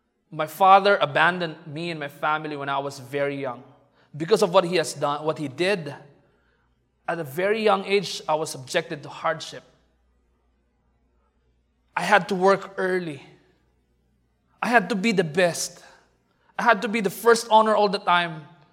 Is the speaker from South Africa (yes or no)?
no; Philippines; No, I am brown. I'm Filipino.